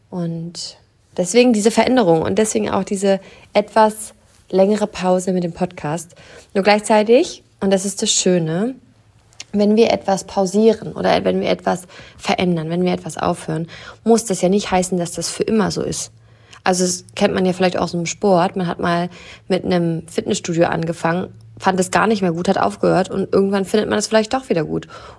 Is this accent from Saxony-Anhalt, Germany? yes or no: yes; Saxony-Anhalt, Germany; ich komme ja aus dem Osten, aus der Nähe von Salzwedel, also aus der Nähe von Magdeburg, Wolfsburg, die Richtung.